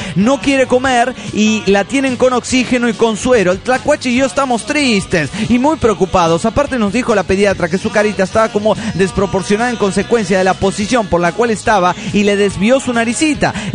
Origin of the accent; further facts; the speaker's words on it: Colombia; yo soy de Colombia